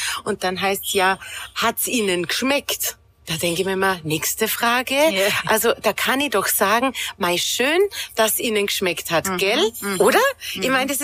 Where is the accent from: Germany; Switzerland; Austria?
Austria; Salzburg; Du hast jetzt gerade mein Heimatland Salzburg angesprochen.